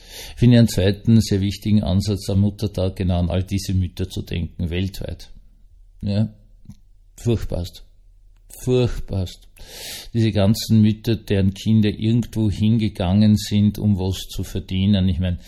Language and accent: German; Austria; wir hatten ja als Österreicher sehr lange immer auch ziemlich viel UN-Soldaten